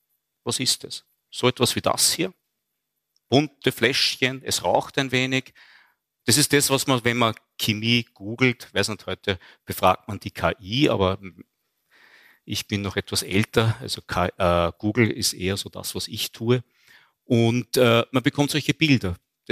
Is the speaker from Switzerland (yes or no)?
no; Linz, Upper Austria, Austria; ich bin ein Kind der 70er Jahre, ich bin in Linz groß geworden.